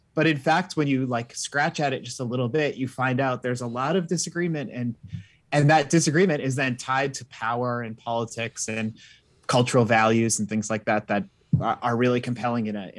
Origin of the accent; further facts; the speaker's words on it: Massachusetts, United States; I grew up in Massachusetts, so kind of like around Austin, there was ISPs and things like